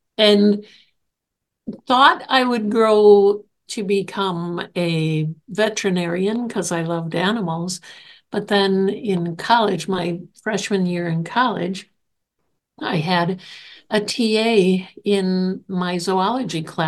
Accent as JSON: {"language": "English", "town": "Cedarburg", "region": "Wisconsin", "country": "United States", "tie": "born or raised there", "said": "you know, I grew up in Cedarburg"}